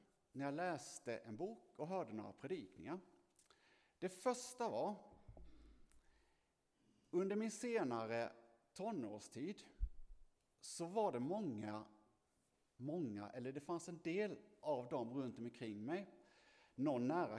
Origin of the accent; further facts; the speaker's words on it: Holmsjö, Blekinge, Sweden; now in Lyckeby, Sweden; Jag är uppvuxen i Holmsjö, eller har växt upp i Holmsjö. Eller en bit ifrån. Nu bor jag i Lyckeby.